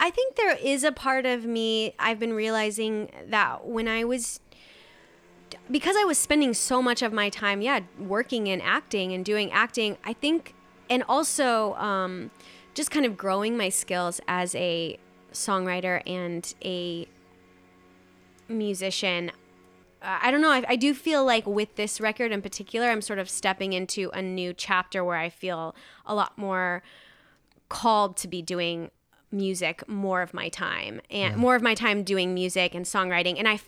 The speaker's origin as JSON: {"language": "English", "region": "Nebraska", "country": "United States", "lives_now": "New York City, United States", "said": "when I moved to New York City from Nebraska"}